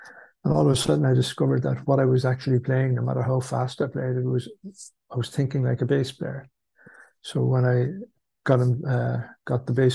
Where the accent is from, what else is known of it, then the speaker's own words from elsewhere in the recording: Carrick-on-Suir, Tipperary, Ireland; I came from Carrick and Shure in South Tipperary, which is very south, as far south as you can go, on the borders of Waterford and Kilkenny.